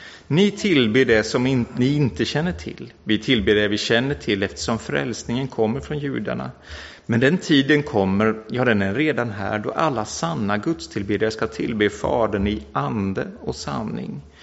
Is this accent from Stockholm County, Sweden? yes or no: no; Mullsjö, Jönköping County, Sweden; Jag är uppvuxen i Pingstkyrkan i Mullsjö